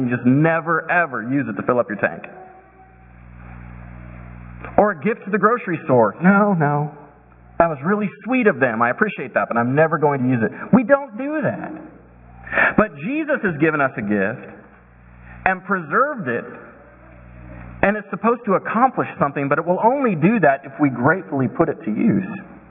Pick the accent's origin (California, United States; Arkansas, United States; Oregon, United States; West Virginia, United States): Oregon, United States; You know, he grew up in Illinois. I grew up in Oregon.